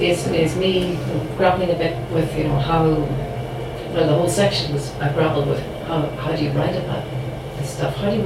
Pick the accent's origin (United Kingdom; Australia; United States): United Kingdom; Belfast, Northern Ireland; I grew up in Belfast in the bad times, pretty much, and something peculiar has been happening over the last few years.